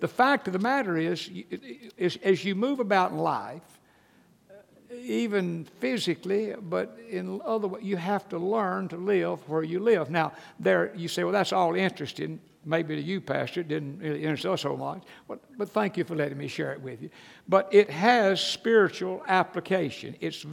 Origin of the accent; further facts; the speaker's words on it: Athens, Georgia, United States; He said, "Well, I'm from Athens, Georgia. You were raised there." I said, "Well, that's right."